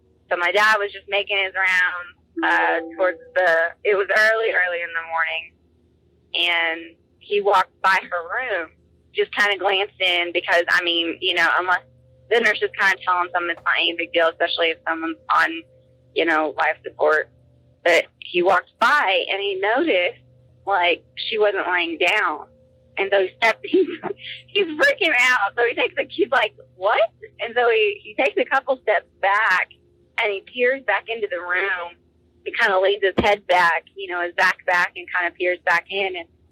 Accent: Texas, United States; I'm from Texas Panhandle. I'm a Texas gal.

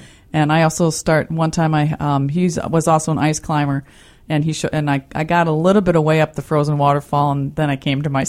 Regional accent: Wisconsin, United States; I'm up to Wisconsin, where my roots are, to do a lovely book event and dinner at my hometown bookstore.

